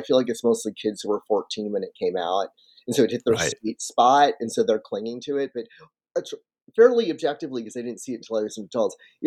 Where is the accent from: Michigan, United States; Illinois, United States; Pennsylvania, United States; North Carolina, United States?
Michigan, United States; I don't know the roads like I know them here, but I grew up in Michigan. So I set all of my projects in Michigan because stories take place everywhere.